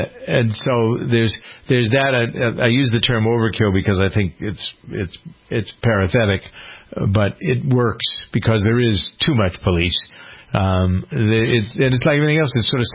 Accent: Framingham, Massachusetts, United States; My hometown of Framingham is the third town that they go through.

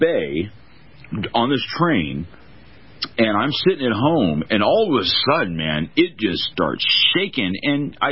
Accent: California, United States; You know, I grew up in California. I mean, if in California, there are earthquakes all the time.

